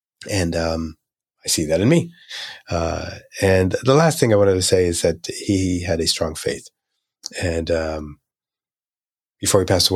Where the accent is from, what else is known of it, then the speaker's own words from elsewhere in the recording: Haiti; now in United States; He knew that he didn't want us staying in country as we grew up in Haiti, and knew that we were going to come back to the States.